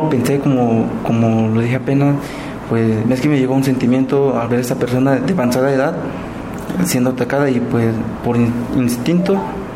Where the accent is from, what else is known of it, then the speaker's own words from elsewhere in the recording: Cochoapa, Guerrero, Mexico; Soy originario de Cochuapa o Metepec, Guerrero